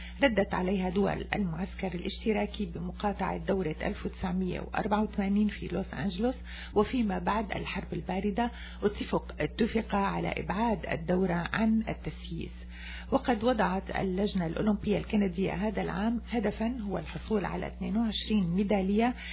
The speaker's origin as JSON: {"language": "Arabic", "country": "Syria", "said": "نتمنى أنه بلدنا سوريا الجريح"}